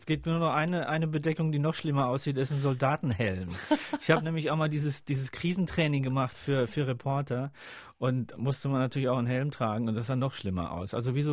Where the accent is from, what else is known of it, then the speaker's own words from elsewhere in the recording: Nünschweiler, Rhineland-Palatinate, Germany; also born or lived in Thaleischweiler-Fröschen; Ich bin in Talfröschen geboren. Der Ort hieß Talfröschen. Ich bin in Nünschweiler aufgewachsen. Das waren Orte, die hatten so alle zwischen 500 und 1000 Einwohner.